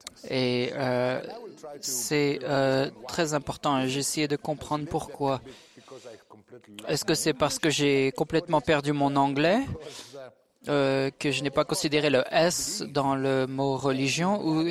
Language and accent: French; Italy; Je sais que je suis italien